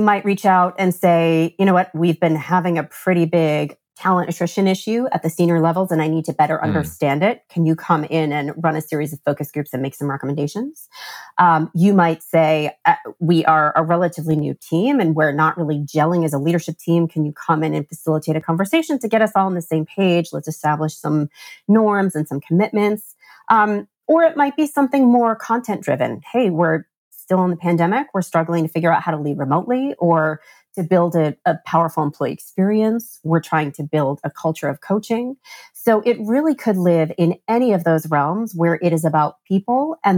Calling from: New Jersey, United States; I am recording from New Jersey.

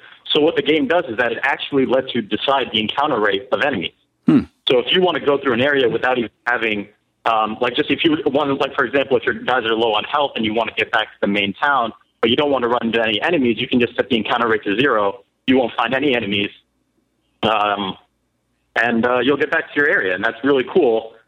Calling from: New Jersey, United States; I'm calling from the Garden State of New Jersey.

